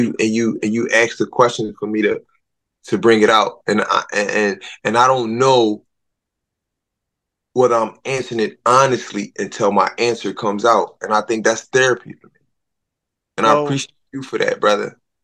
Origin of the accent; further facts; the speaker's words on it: Philadelphia, Pennsylvania, United States; Currently, you know, I'm fighting November 22nd in my hometown of Philadelphia, in North Philly.